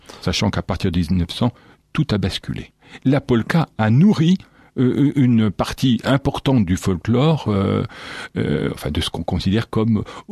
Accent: Pays de la Loire, France; on peut considérer que chez nous, en Sarthe, on peut se poser la question, qu'est-ce qu'on dansait ?

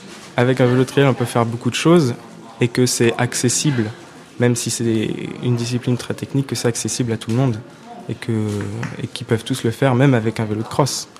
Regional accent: Le Mans, Pays de la Loire, France; parce que je suis du Mans.

